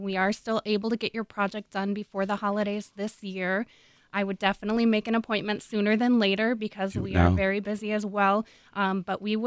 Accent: Minnesota, United States; It is, since I'm from Minnesota.

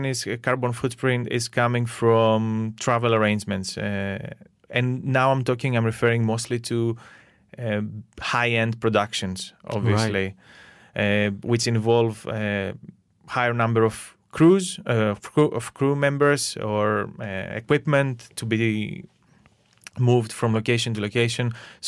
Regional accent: Greece; English is a second language; moved away as an adult; now in London, United Kingdom; I'm coming from Greece. I was born and raised in Greece, and then I moved to UK, where I live now and work in London

